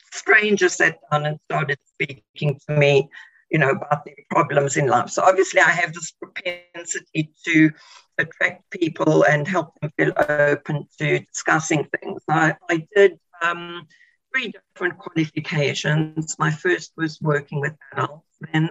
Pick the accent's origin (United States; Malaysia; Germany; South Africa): South Africa; so a little bit about me is I grew up in South Africa, and I absolutely hated it. I always wanted to be somewhere else.